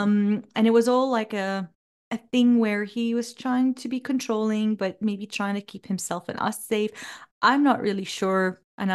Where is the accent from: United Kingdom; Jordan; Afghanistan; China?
Jordan; moved away as an adult; now in Australia; I was born and raised in Jordan. I left Jordan when I was 23. I went to Australia all on my own. That was 20 years ago, a little bit over that.